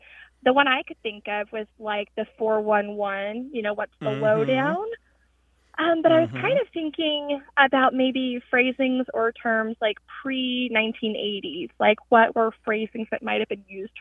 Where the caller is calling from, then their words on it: Denton, Texas, United States; I'm calling from Denton, Texas.